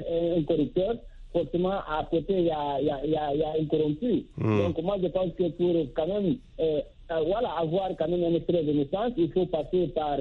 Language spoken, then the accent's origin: French; Guinea; now in Cameroon; contrairement à la Guinée, mon pays d'origine